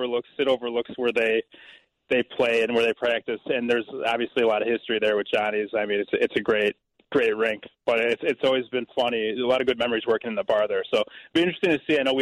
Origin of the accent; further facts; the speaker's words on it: Illinois, United States; I'm a kid who I grew up in the Chicago area, Nick